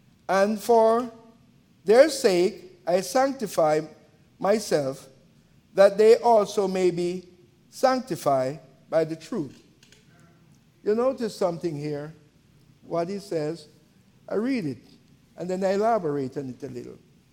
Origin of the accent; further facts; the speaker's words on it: Jamaica; born there; You know, I'm, as you hear my accent, I was born in Jamaica.